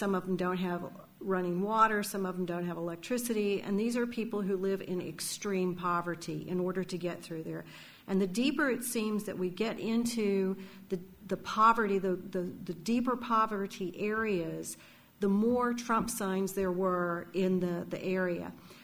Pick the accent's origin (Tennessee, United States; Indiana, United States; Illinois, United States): Tennessee, United States; In case you guys can't tell, I'm from the South. I should have said, in case you can't tell, I'm from the South. So I'm from East Tennessee